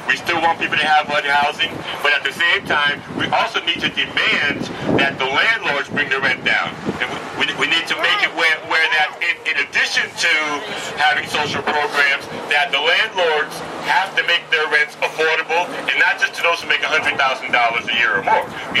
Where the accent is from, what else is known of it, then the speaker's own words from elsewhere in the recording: Chicago, Illinois, United States; I'm from Chicago, Illinois, the home of the president. I live in the community of the president called Bronzeville.